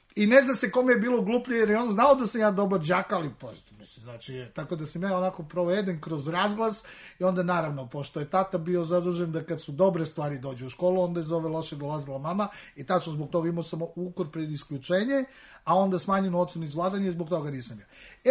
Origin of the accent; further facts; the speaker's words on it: Niš, Nišava District, Serbia; Sticajem okolnosti, već pre Erasmusa sam ja bio izabran za visiting profesora u Nišu, u mom rodnom gradu